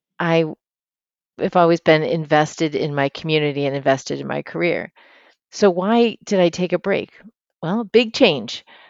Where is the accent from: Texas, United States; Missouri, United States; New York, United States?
New York, United States; Buffalo; Buffalo is my hometown. So when I say I returned to Buffalo, I also went to law school in Buffalo.